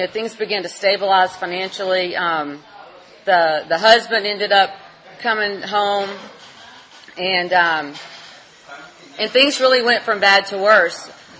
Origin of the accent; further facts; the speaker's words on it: Georgia, United States; I ended up finishing with law school and moving back to my hometown down in South Georgia.